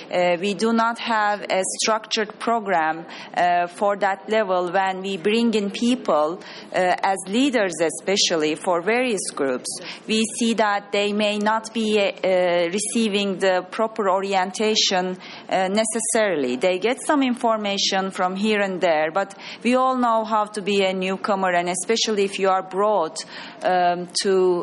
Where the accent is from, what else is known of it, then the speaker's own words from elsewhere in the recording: Turkey; I come from originally from Turkey